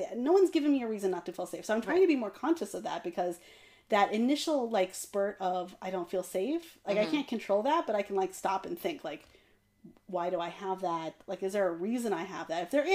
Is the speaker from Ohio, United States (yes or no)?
no; Texas, United States; you know, it's funny also because I grew up in Texas and I am more multicultural than some.